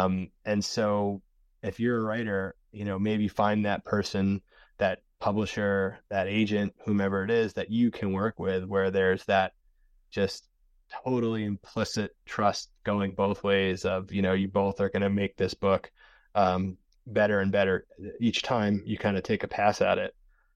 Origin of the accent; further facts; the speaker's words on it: United States; I grew up right outside Manhattan, so it was familiar territory to me.